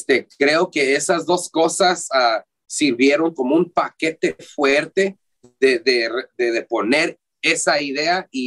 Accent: San Diego, California, United States; aquí en San Diego, donde soy, aquí California, San Diego, somos chicanos, aquí cerca de Tijuana

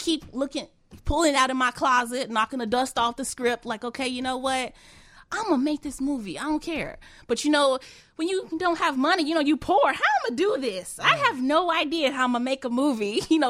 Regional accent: Inglewood, California, United States; Well, I was born and raised in Inglewood all my life. My family, they still live in the Inglewood community.

